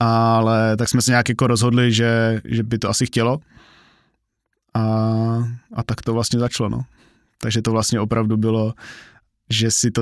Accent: Hořice, Hradec Králové Region, Czechia; Já jsem rodák z Hradce Králové. Okay. Nebo jako narodil jsem se v Hradci, ale bydlel jsem kousek od Hořic pod Krkonoší. A tam jsem vlastně chodil na gympl

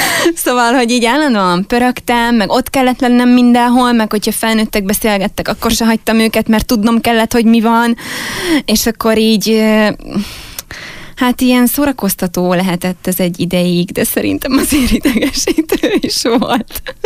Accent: Nagykanizsa, Zala, Hungary; Nem, én Nagykanizsán nőttem fel, mert én zalai vagyok, és akkor a férjem révén fújt ide a szél.

